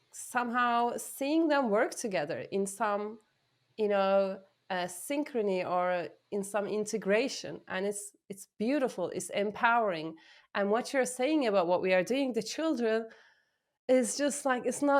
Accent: Turkey; Growing up in Turkey in a very rigid culture about what is what and what is allowed and a lot of shame attached to sex and gender issues

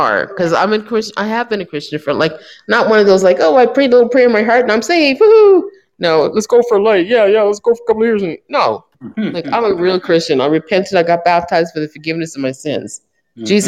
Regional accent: Toronto, Ontario, Canada; I'm from Toronto, Ontario.

